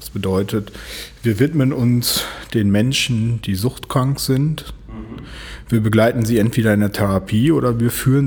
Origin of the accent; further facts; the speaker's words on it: Bünde, North Rhine-Westphalia, Germany; In Bünde, genau gesagt.